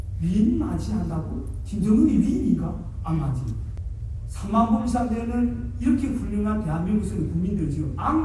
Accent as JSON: {"language": "Korean", "country": "North Korea", "said": "우리 탈북자들은 싸울 겁니다."}